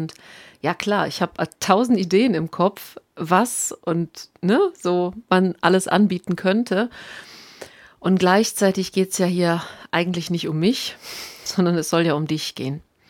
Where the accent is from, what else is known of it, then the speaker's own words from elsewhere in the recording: Rhineland, Germany; ich komme ja hier aus dem Rheinland